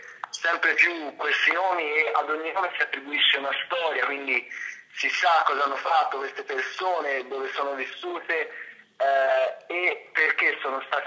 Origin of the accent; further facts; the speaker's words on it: Scarperia, Tuscany, Italy; Io ho appena fatto 20 anni e sono di Scarperia, nella zona provincia di Firenze, del Mugello.